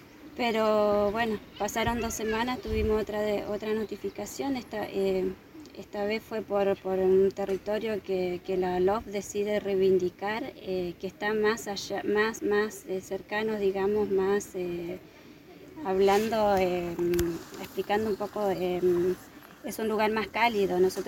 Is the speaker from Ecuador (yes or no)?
no; Chubut, Argentina; bueno, yo soy del paraje de Alto Chubut, allá tengo toda mi familia.